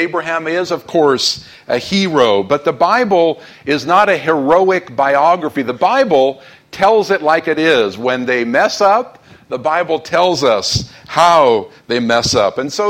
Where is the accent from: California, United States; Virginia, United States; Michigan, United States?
California, United States; Los Angeles; You know, I grew up in Los Angeles in the 1960s.